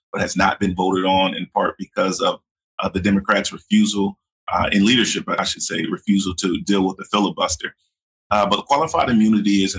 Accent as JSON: {"language": "English", "region": "Texas", "country": "United States", "tie": "born or raised there", "said": "He's in fact been criminally indicted for the past 5 years in my hometown in Collin County for securities fraud charges."}